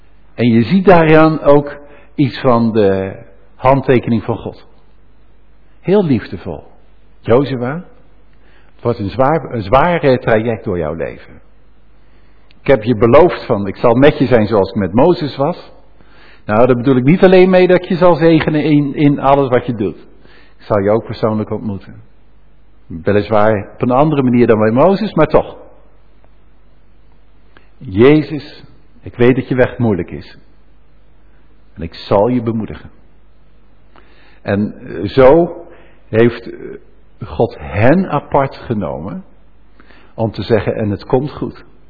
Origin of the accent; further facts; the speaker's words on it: Apeldoorn, Gelderland, Netherlands; Ik ben in Apeldoorn opgevoed, zeg maar. Aan de Tuwa.